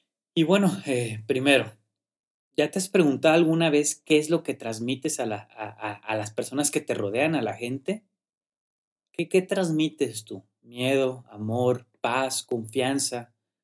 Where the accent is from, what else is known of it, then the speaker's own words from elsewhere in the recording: Mexico; yo como creo como muchos mexicanos, latinos y personas en el mundo, pues quise ser futbolista también.